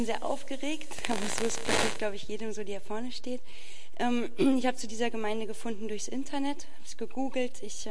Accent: Eifel, Germany; also born or lived in Berlin; now in Dortmund, Germany; Ich bin vor 4 Jahren nach Dortmund gekommen, um in der Nähe meiner Großeltern zu leben. Ich komme aus der Eifel, bin immer in freien evangelischen Gemeinden groß geworden und habe auch immer welche besucht, habe noch nie selber dazugehört.

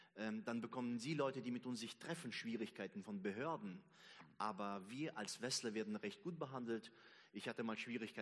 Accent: Siberia, Russia; now in Bonn, Germany; Ich bin geboren und aufgewachsen in Sibirien, in Russland, spreche Russisch und Deutsch. Und 1990 sind wir nach Deutschland gekommen und bin in Bonn zu Hause.

